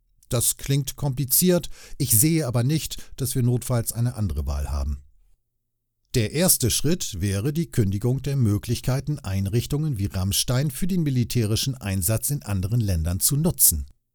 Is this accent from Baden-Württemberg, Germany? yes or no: yes; Heidelberg, Baden-Württemberg, Germany; Ich habe als junger Mensch in Heidelberg, meiner Heimatstadt, eine Reihe von produktiven kulturellen Erfahrungen